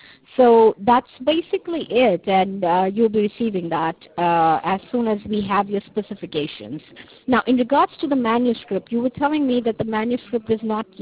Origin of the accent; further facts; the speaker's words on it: South Africa; I'm from South Africa, by the way. That's the reason why I have this funny accent. It's not Indian and it's not Malaysian. It's something of a mix-up.